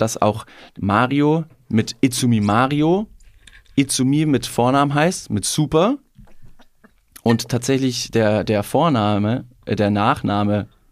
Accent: Italy; Ich habe meistens zwei, ich bin Italiener.

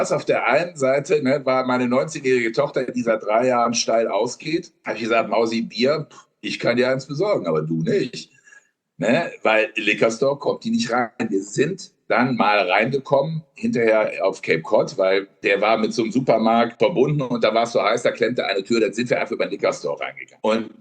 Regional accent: Cologne, North Rhine-Westphalia, Germany; Ich komme aus Köln, ich trinke nur Plörre

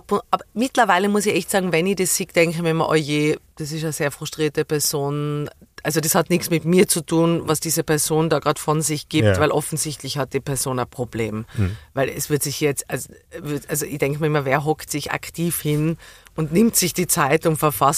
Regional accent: Tyrol, Austria; Ich bin wahnsinnig gerne in Tirol. Ich liebe die Natur und unser Haus dort, wo ich aufgewachsen bin und wie es riecht.

